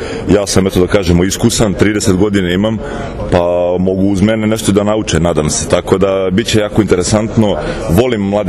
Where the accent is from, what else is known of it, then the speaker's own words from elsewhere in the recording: Belgrade, Serbia; also born or lived in Zagreb; Долазим из Белграда. Иначе съм роден в Загребу, в Хрватско.